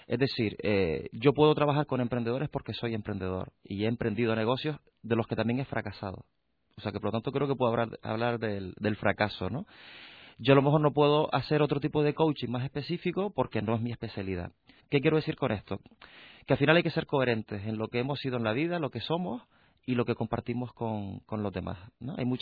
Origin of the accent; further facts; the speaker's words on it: Canary Islands, Spain; Pero mi tierra es esta.